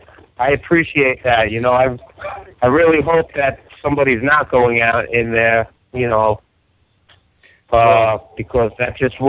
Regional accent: Bronx, New York, United States; I'm from the Bronx.

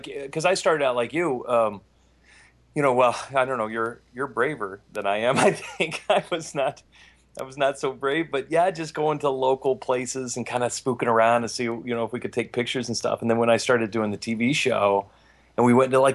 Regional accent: Colorado, United States; I was raised in Colorado.

